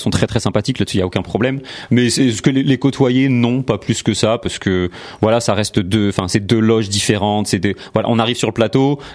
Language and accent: French; Bessancourt, Île-de-France, France; also born or lived in Lyon / Bordeaux; J'ai grandi à Bessancourt. Puis après, j'ai un peu vadrouillé en France, puis dans le Val d'Oise. Je suis parti à Lyon, à Bordeaux. Après, je suis revenu, on a habité à Herblay. Et après Herblay, j'ai habité à Beson.